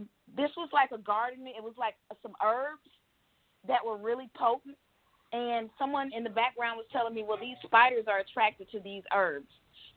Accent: Georgia, United States; I'm from Georgia.

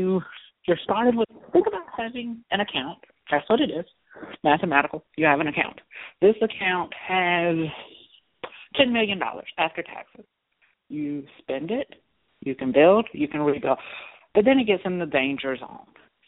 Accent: Georgia, United States; I'm more of a Coke person. I grew up in Georgia. I'm from Georgia. I like my Coke.

